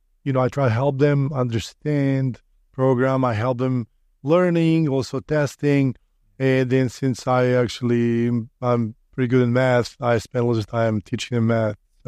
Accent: Serbia; every time when I say I'm from Serbia, people will say, oh, you're from Siberia, Russia, I know.

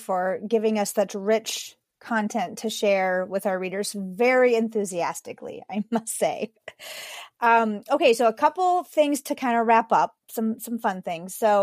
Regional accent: Minnesota, United States; Growing up in Minnesota, on a farm, like country music is what I've grown up with.

